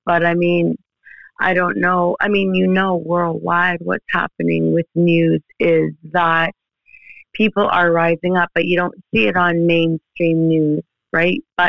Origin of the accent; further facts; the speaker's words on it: Canada; Well, I'm from Canada.